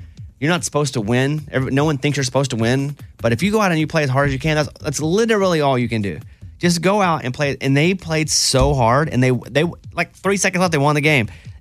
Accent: Mountain Pine, Arkansas, United States; because I have a sign in my town that says … So if you ever go to Mountain Pine, because a lot of our listeners do, just to go see where I grew up

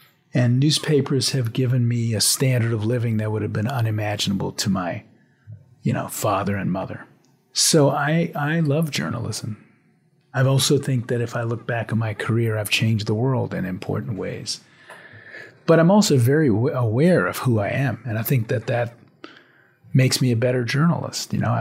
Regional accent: New Orleans, Louisiana, United States; But growing up in the South in the era, I mean, I have a very powerful memory of the high school I went to is called St. Augustine's High School. At the time, New Orleans is a very Catholic city

